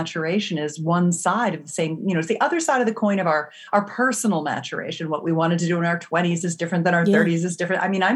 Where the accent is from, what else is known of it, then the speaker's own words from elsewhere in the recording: California, United States; I come from the Silicon Valley of California